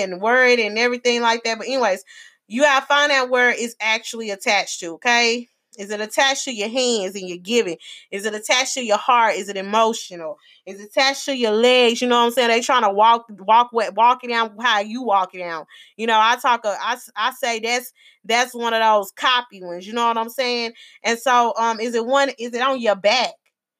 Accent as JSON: {"language": "English", "region": "Arkansas", "country": "United States", "tie": "born or raised there", "said": "like I said, I grew up in Arkansas, and so, you know, I'm familiar with lakes and woods and things like that, growing up in the country, being a country girl and everything"}